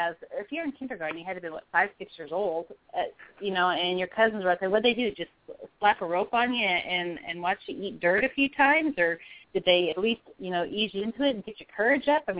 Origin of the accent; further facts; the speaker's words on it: Oregon, United States; I'm from the West. I'm from Oregon, born and raised.